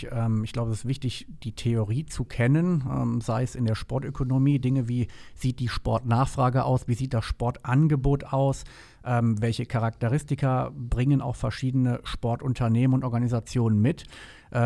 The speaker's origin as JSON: {"language": "German", "region": "Rhineland-Palatinate", "country": "Germany", "tie": "born there", "said": "Meine Familie kommt aus der Pfalz, das heißt, ich bin gebürtiger Pfälzer, lebe aber schon eigentlich mein ganzes Leben im Rheinland. Und die Leute, die mich kennen, sagen auch, dass ich vom Typ her ein Rheinländer bin, eine rheinländische Frohnatur. Ich sage immer mit pfälzischer Bodenständigkeit."}